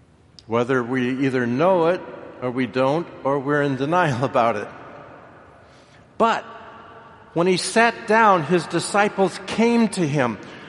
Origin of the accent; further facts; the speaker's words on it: Nebraska, United States; I grew up in Nebraska. Neener, neener, neener. And you know, in Nebraska, we've only got two teams.